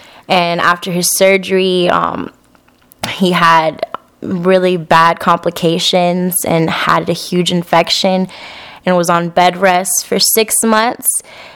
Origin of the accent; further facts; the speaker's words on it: Dallas, Texas, United States; I was born and raised in Dallas, Texas. I am 20 years old